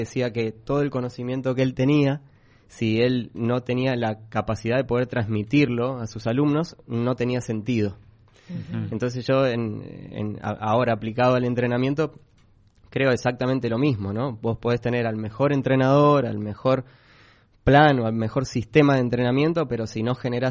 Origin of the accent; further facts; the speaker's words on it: Buenos Aires, Argentina; now in San Rafael, Argentina; Sí, porque yo soy de Buenos Aires, entonces, bueno, es algo que suelo extrañar.